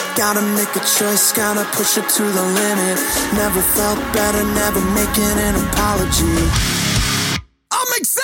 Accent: Argentina; hay un montón de gente, insisto, en mi país, en Argentina, que la está pasando realmente mal anímicamente.

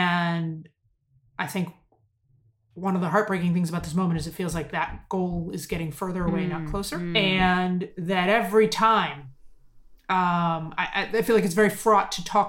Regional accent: United States; as an American, as an American Jew, I know, you know, a thimbleful.

